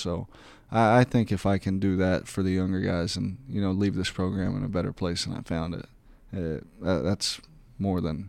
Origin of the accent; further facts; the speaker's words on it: Ketchikan, Alaska, United States; born there; Yeah, so I was born in Ketchikan.